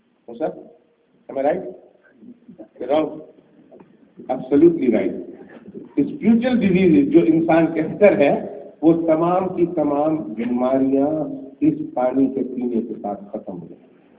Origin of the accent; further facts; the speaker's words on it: India; اچھا میں بھی تو انڈین ہی ہوں